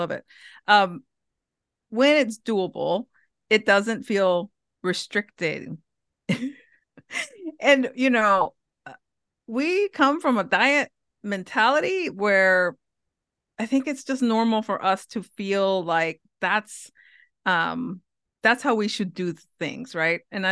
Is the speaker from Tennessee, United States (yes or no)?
no; Hawaii, United States; born and raised in Hawaii with Mexican parents who ate food that you cannot find points for.